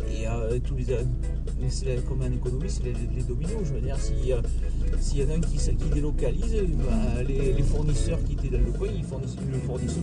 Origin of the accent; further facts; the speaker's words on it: Occitanie, France; et quand je suis du Tarn à côté t'as une usine qui te rejette des trucs